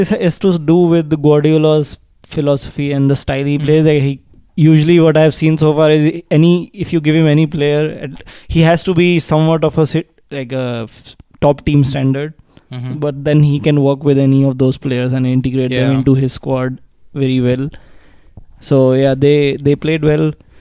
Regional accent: India; Yeah, because we are Indian, if you didn't know.

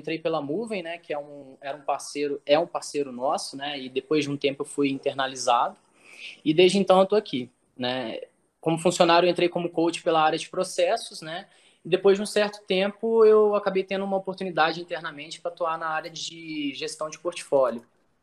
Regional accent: Cataguases, Minas Gerais, Brazil; born there; now in São Paulo, Brazil; eu sou nascido em Cataguases, uma cidadezinha lá do interior de Minas, né? É, bem pequenininha, vim aqui para São Paulo, né? Já moro aqui há 13 anos.

